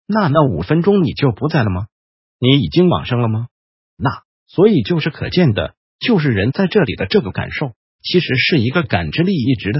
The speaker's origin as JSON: {"language": "Chinese", "country": "Taiwan", "said": "就好比说以我们台湾人的立场来讲，台湾人学英文把英文学得非常好"}